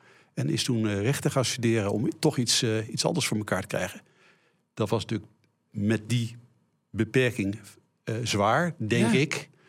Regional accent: Leiden, South Holland, Netherlands; now in Winsum, Netherlands; ik heb 23 jaar in Leiden gewoond. Ja. Na mijn studie ben ik verhuisd naar Winsum. Maar ik heb in Leiden, ik heb ook in Leiden gestudeerd.

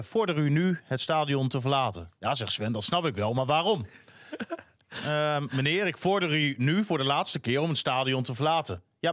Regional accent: Groningen, Netherlands; Die hadden ook wat door dat wij uit Groningen kwamen.

